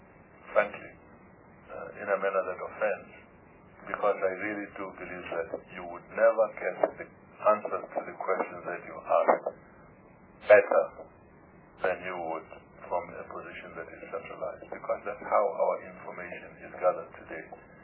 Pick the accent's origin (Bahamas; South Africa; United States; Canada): South Africa; No, I don't want to be a politician, but I'm a South African as any.